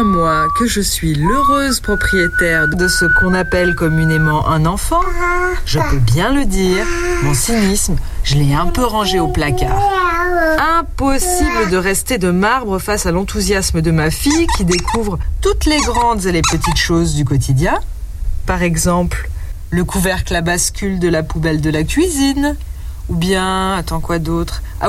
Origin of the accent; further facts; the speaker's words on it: Grand Est, France; Je suis alsacienne d'origine et par chez moi, pendant tout le mois de décembre, on confectionne des bredele